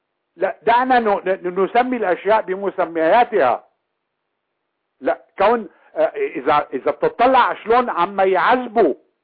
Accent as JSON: {"language": "Arabic", "country": "Syria", "said": "إنما اليوم كمان ماشي الحال كما يقال عندنا في سوريا"}